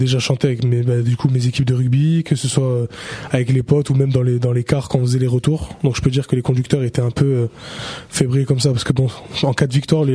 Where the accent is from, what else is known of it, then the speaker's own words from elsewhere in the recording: Southern France, France; Je viens du Sud, hein